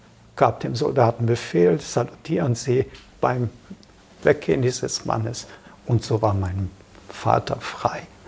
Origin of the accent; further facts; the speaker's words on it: Reghin, Mureș County, Romania; Und als die Deutschen nach Sächsisch Regen kamen, in meine Heimatstadt, gab es ein schlimmes Erlebnis.